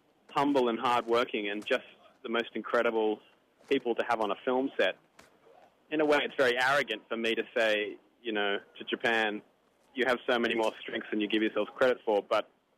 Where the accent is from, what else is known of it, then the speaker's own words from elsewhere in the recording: Australia; And for me, as an Australian, we were in a very privileged position